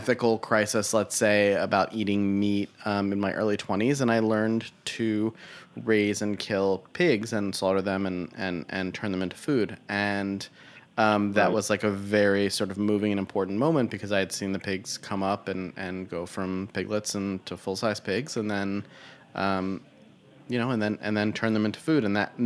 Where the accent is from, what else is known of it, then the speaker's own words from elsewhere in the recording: Brooklyn, New York, United States; particularly as a New Yorker. It's something that we value, and speed and convenience and detachment, but at the same time we really do as a good Brooklyner